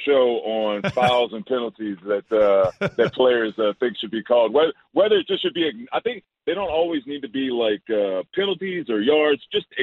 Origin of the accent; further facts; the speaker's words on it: Louisiana, United States; It's hard for me to say Herbert because I'm from South Louisiana, and that reads Hebert in my mind.